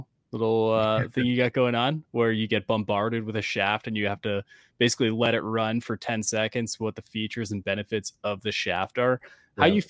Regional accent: Canada; I'm obviously from Canada

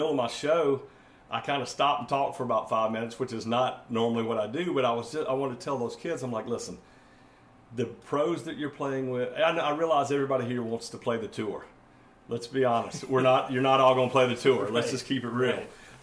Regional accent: Georgia, United States; I have never been to a hockey game in my life. I grew up in Georgia.

